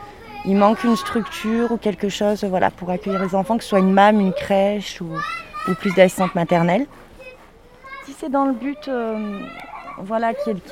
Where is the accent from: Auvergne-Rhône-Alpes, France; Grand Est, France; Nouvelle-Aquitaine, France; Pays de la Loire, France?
Auvergne-Rhône-Alpes, France; Montlaur-en-Diois; Moi j'ai grandi à Mont-Laure en Diwa. Je suis partie un petit peu plus en ville, puis j'y suis revenue pour élever mes enfants. Voilà, j'ai 33 ans